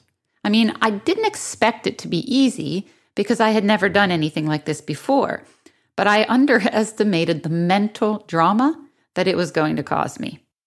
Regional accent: Pennsylvania, United States; I grew up in Western Pennsylvania, huge football town

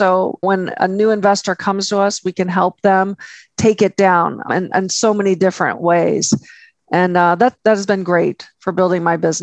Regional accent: Chicago, Illinois, United States; Hey, I'm from Chicago. I get it.

